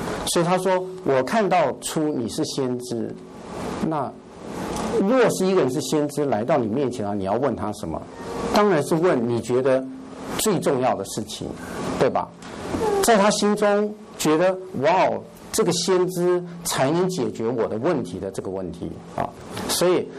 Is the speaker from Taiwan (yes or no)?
no; China; 就像我们中国人一样，我们曾经追求过很多中国人认为的那神啊神明啊